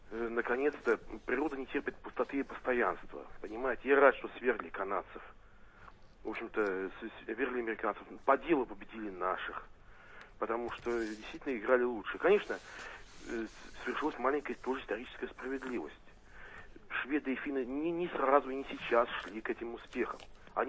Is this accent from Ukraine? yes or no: no; Saint Petersburg, Russia; я европеец, русский, питерец